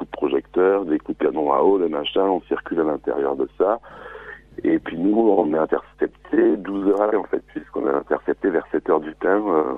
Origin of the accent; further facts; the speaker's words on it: France; avec ce sentiment d'être en danger et en tant que Français de pas du tout être protégé